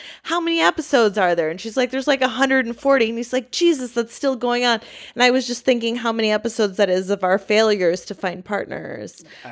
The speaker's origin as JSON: {"language": "English", "region": "Wisconsin", "country": "United States", "said": "I'm from Wisconsin. Lots of people don't travel."}